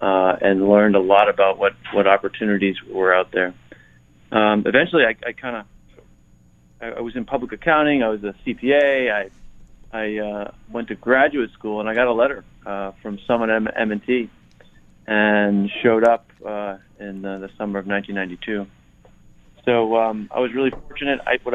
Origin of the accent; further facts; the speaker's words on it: Ayer, Massachusetts, United States; Well, I grew up in Ayer, Massachusetts, which is a very small town outside of Boston